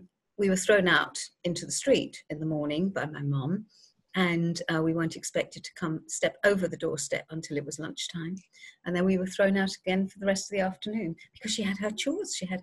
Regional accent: London, United Kingdom; I was born in London in 1951.

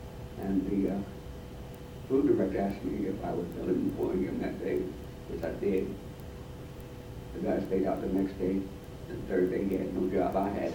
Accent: Atlanta, Georgia, United States; born there; I was born in Atlanta, Georgia, February 9th, 1925.

